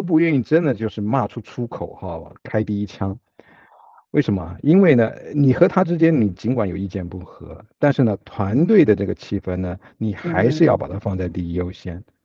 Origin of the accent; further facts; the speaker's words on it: Taiwan; now in Japan; 毕竟我是来自华人地区